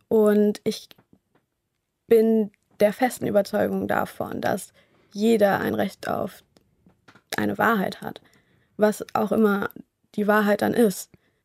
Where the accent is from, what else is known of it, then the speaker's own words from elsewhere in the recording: Germany; also born or lived in Colombia; Und als ich so aufgewachsen bin in Deutschland